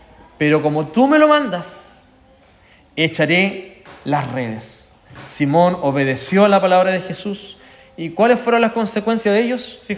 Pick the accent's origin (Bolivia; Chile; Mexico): Chile; Temuco, Araucanía; moved away; tuve la oportunidad de viajar a mi tierra natal, Temuco